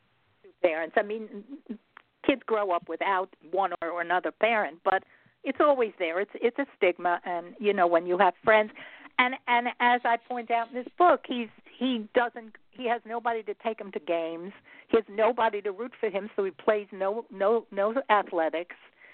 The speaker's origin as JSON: {"language": "English", "town": "New York City", "region": "New York", "country": "United States", "tie": "born or raised there", "said": "And I grew up in Brooklyn and the Bronx, so a lot of these poems have to do with that area, with the New York area."}